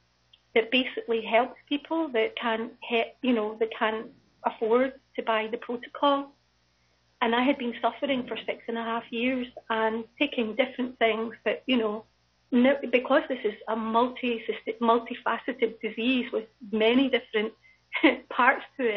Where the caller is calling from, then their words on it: Scotland, United Kingdom; I'm actually phoning from Scotland